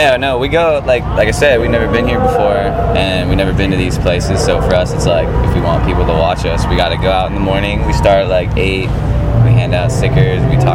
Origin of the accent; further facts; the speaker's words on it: Los Angeles, California, United States; The rest of us are from California, Los Angeles.